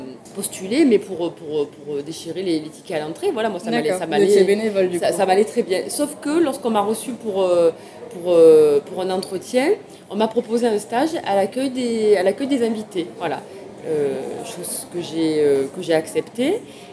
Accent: Provence-Alpes-Côte d'Azur, France; Moi, je viens du Vaucluse

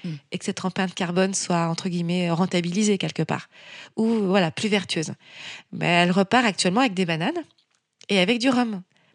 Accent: Caribbean, France; Moi, je suis ultramarine. Je suis française dans les Caraïbes. Je suis française dans les Amériques.

